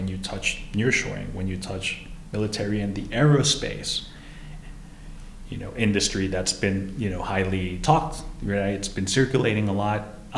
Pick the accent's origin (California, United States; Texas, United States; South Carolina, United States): Texas, United States; El Paso; I'm a big East Side person. I grew up on the East Side.